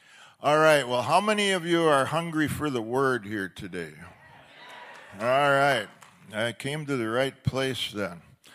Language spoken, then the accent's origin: English; Oshkosh, Wisconsin, United States; But it was Oshkosh, Wisconsin. I'm a Wisconsin boy, everybody. I was born and raised in Oshkosh.